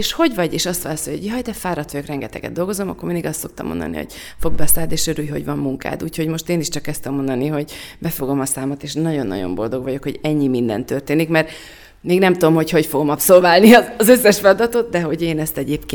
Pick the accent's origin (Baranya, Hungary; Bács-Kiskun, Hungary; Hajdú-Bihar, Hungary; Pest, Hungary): Pest, Hungary; Szentendre; Én a fővárost is szeretem, meg én ugyan Szentendrén nőttem föl